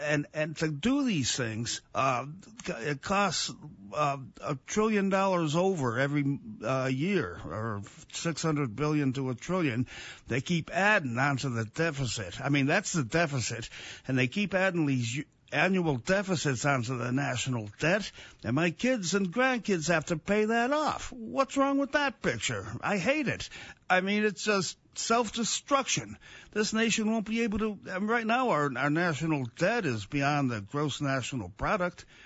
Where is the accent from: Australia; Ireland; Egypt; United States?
Ireland; I'm 300 pounds, and I got a brown belt in Hapkido, and I'm an Irishman.